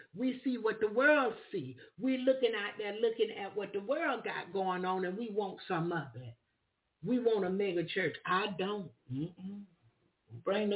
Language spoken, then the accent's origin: English; Florida, United States; I'm from Florida